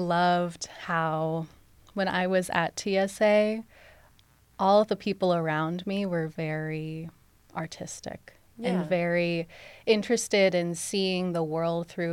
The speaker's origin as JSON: {"language": "English", "town": "Toledo", "region": "Ohio", "country": "United States", "tie": "born or raised there", "also_born_or_lived": "East Coast", "said": "Yeah, so I was born not in Toledo. Many people be like, what? I was born on the East Coast and moved here when I was really young. And I have a very deep connection with the roots in Toledo. So I went to Toledo School for the Arts."}